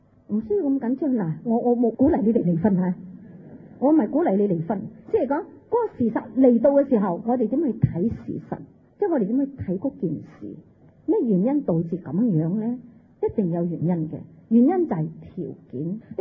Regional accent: China; 我哋东方人呢唔係好嗜酒嘅民族，虽然讲我哋都飲酒，即係我哋中国人都飲酒

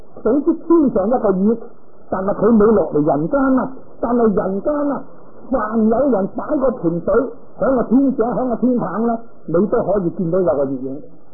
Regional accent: Hong Kong; 咁我哋香港出世，香港大噶啦。

